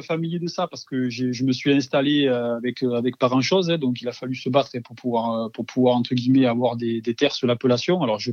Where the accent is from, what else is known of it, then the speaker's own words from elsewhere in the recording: Occitanie, France; Donc, si je compare par rapport à ma région d'origine, enfin, à mon appellation d'origine et aujourd'hui où je suis implanté